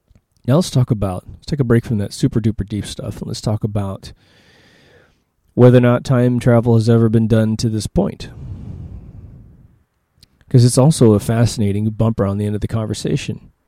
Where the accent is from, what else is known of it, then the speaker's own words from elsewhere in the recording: Kansas, United States; I grew up in Kansas. I grew up in a town that was at least, and beautifully so, like 50 years behind everybody else in terms of architecture and what have you.